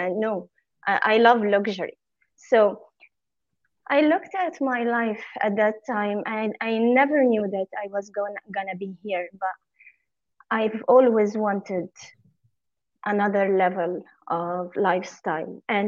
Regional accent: Egypt; So I was born in Egypt and I grew up in Egypt.

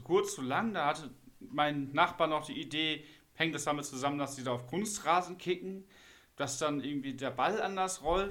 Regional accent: Northern Germany, Germany; Wir sind Norddeutsche, die benehmen sich alle so.

